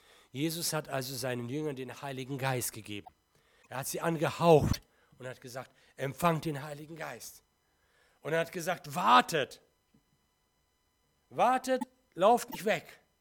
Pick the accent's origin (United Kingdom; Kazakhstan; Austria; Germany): Kazakhstan; South Kazakhstan; moved away; ich bin zurück an den Ort geboren und aufgewachsen bin in Südkasachstan und dort waren wir eine kleine deutsche Hausgemeinde mit etwa 60 Leuten.